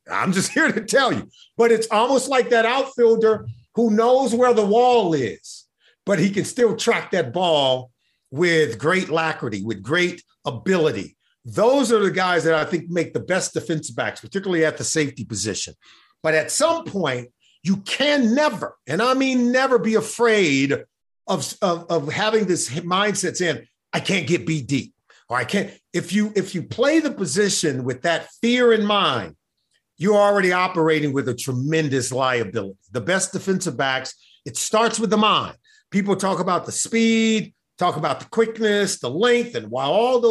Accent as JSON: {"language": "English", "town": "Los Angeles", "region": "California", "country": "United States", "tie": "born or raised there", "said": "I have a tie. I grew up in Los Angeles, and the two college safeties at the time"}